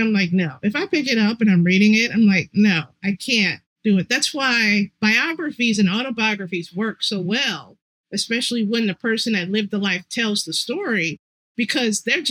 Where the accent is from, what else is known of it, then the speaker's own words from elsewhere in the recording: Ohio, United States; And, you know, I'm from Ohio, so I don't have a country accent.